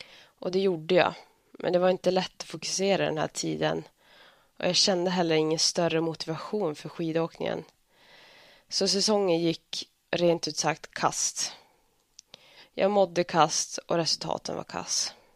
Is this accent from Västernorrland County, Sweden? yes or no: yes; Örnsköldsvik, Västernorrland County, Sweden; när jag bodde hemma i Övik och bara kunde träna på kvällarna